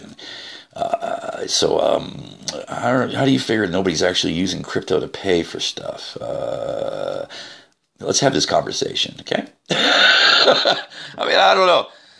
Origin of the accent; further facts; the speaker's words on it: United States; There's bias towards me, and I'm an American, and I'm a very neutral American.